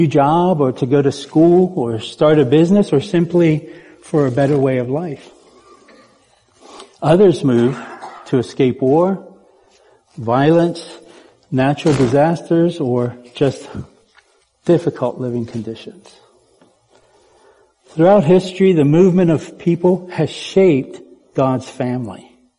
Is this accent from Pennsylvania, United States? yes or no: yes; New Holland, Pennsylvania, United States; So growing up in New Holland, you know, this is Lancaster County.